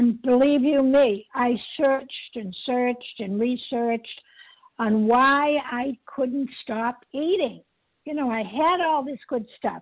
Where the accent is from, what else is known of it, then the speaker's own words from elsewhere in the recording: Medford, Massachusetts, United States; I am from Medford, Massachusetts, a grateful, recovered, compulsive eater.